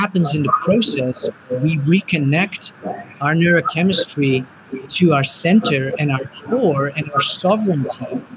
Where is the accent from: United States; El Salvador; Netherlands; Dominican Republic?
Netherlands; first language Dutch; English is a second language; And I translated this aspect of what it is that I want back into my native tongue. And I realized that when we ask a child in the Netherlands, we ask that child, what do you will?